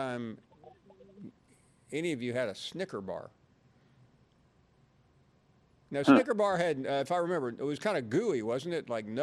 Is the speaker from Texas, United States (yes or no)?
no; Tennessee, United States; Well, see, I grew up in West Tennessee, but I went to school in East Tennessee.